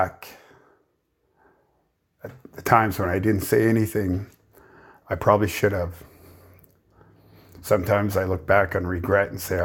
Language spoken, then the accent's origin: English; Canada; As Indigenous Canadian growing up, I'm all too familiar with the struggles we face as Indigenous people in Canada.